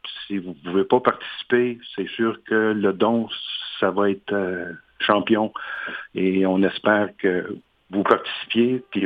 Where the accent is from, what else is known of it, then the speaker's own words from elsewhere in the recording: Quebec City, Quebec, Canada; Je suis de Québec, alors on va partir vers 6h le matin pour s'en aller pour la ligne de départ.